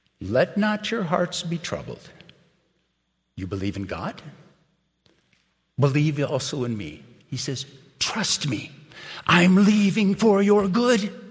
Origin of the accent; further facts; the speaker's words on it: Edgerton, Minnesota, United States; I went to Dort College in northwest Iowa, which was an hour south from my hometown of Edgerton, Minnesota.